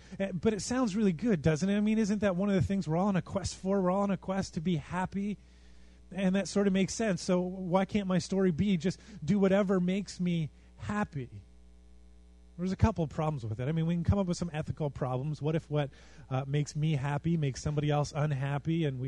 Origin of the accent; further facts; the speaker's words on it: Canada; And I know we're Canadian, so we're the little brother.